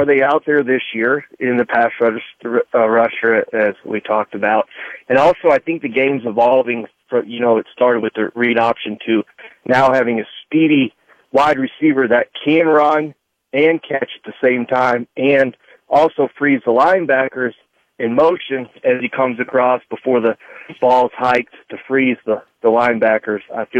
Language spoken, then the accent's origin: English; Chicago, Illinois, United States; moved away as an adult; now in Nashville, United States; I'm from Chicago and lived here in Nashville for 30 years now, and I'm a Titans fan as well.